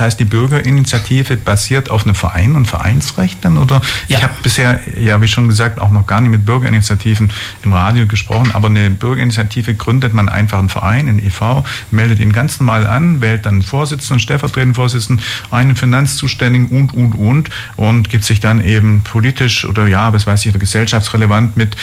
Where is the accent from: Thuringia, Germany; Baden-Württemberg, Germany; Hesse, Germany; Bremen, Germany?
Baden-Württemberg, Germany; Ulm; ich selber bin auch aufgewachsen im Safranberg und da ist nicht weit auch die Bahnstrecke dann von Ulm nach Stuttgart.